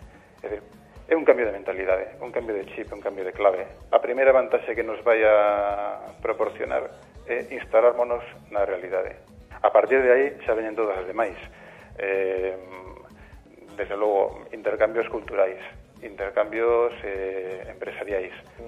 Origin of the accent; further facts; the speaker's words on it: Galicia, Spain; a verdade é que un como galego se pregunta